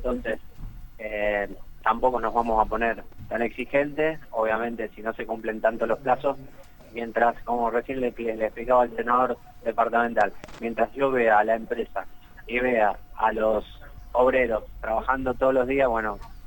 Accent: Rosario, Santa Fe, Argentina; yo soy de Rosario, vivo en Rosario

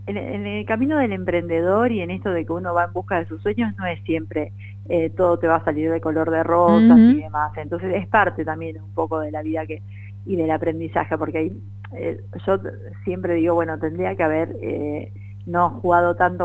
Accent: Argentina; Yo soy la única argentina.

